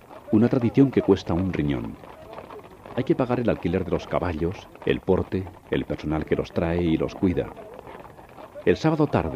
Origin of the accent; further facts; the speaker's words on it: Atienza, Castilla-La Mancha, Spain; En Atienza, mi tierra, donde la luz y la sombra se juntaron para algo más que para que pase un día